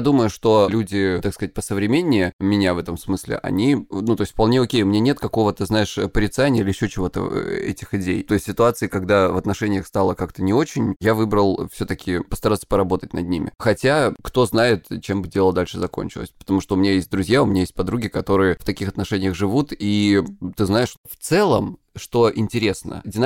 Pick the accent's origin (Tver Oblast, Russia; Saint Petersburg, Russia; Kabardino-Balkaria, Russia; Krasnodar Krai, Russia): Krasnodar Krai, Russia; Я интерсекциональная феминистка с Кубани.